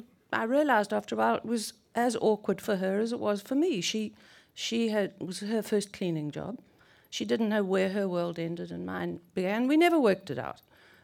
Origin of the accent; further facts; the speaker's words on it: South Africa; when I was growing up in South Africa, which was before and during apartheid